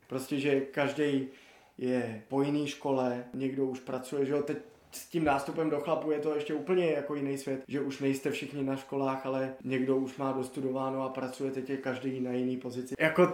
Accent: Prague, Czechia; končila na tom, že jsem z Prahy.

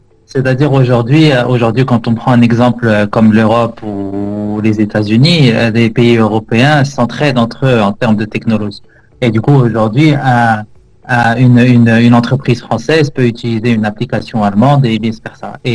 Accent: Morocco; moi je suis marocain d'origine

